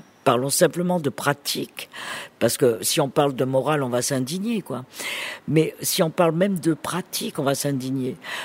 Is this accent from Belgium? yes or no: no; France; on est français quand même, hein, et on pense à tous nos villages à moitié abandonnés en France.